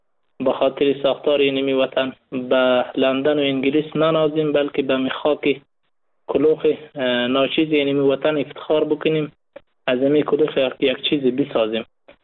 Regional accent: Afghanistan; به عنوان یک مسلمان، به عنوان یک افغان

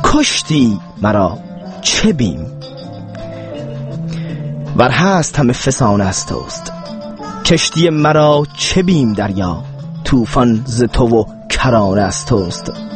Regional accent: Tehran, Tehran Province, Iran; تقدیم به شهر خودم تهران

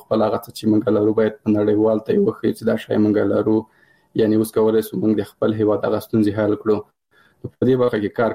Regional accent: Paktia, Afghanistan; مثال زه د کابل د پکتیا يم،

